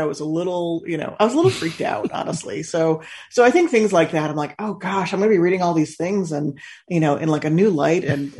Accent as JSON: {"language": "English", "town": "Chicago", "region": "Illinois", "country": "United States", "tie": "born or raised there", "said": "I grew up in the Chicago area. So in Illinois"}